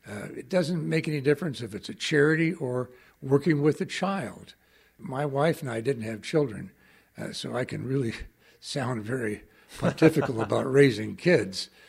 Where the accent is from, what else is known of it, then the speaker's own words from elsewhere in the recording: Indianapolis, Indiana, United States; I grew up in Indianapolis, Indiana. My father was a physician. My mother was a homemaker.